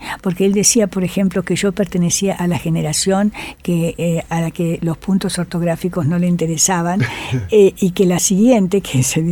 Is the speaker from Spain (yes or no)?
no; Japan; Yo soy japonesa, entonces lógicamente el respeto por el otro es fundamental.